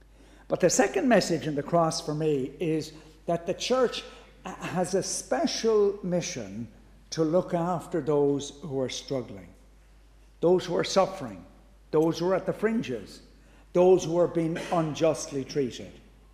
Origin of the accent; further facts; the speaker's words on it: Ireland; I remember when I was growing up in Ireland, and I won't tell you how long ago, but it was a long time ago